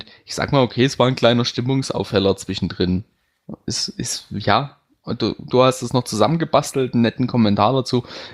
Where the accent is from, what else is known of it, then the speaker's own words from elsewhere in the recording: Saxony, Germany; Aber bei uns im Vogtland wird das, ich sag mal, ja, ist eigentlich immer so sträflich wird das genannt.